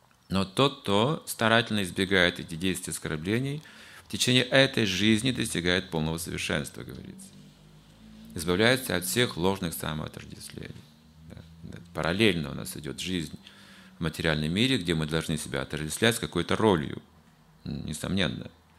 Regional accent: Russia; born there; Потому что я родился в России.

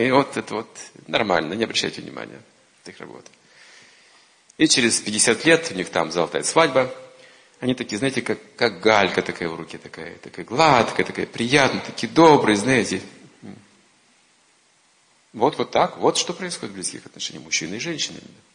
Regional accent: Kazakhstan; now in Russia; Я из Казахстана приехал.

